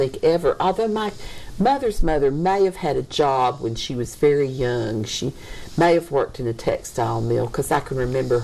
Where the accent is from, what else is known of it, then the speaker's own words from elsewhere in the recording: the South, United States; but growing up in the South, I would think there tends to make you a little bit schizophrenic